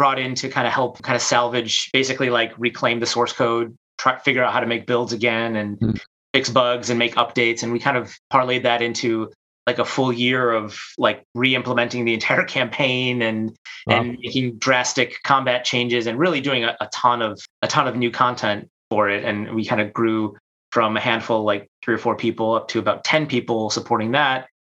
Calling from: Chicago, Illinois, United States; I'm from my basement in Chicago, sunny Chicago. Sunny December Chicago, that's right.

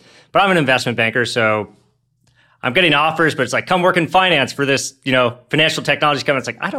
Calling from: San Francisco, California, United States; I'm calling in from the Presidio in San Francisco, where you can find me most every day. So I both live and work here.

